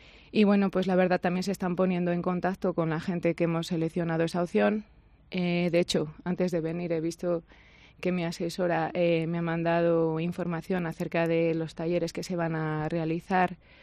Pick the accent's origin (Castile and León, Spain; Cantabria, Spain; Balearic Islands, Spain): Castile and León, Spain; Valladolid; que todos los que somos de Valladolid sabemos lo que supone ir allí